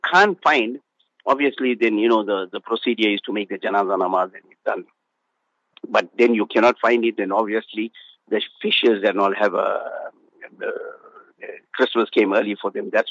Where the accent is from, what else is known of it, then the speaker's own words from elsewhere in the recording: South Africa; They're looking for mainly South African. Anywhere you're in the world you go, they say we are South African, are hardworking people.